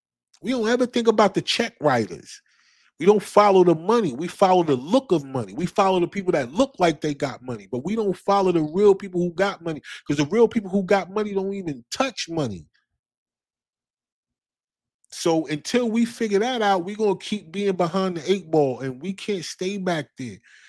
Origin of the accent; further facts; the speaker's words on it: New Jersey, United States; But we also see New Jersey, my home state of New Jersey, man.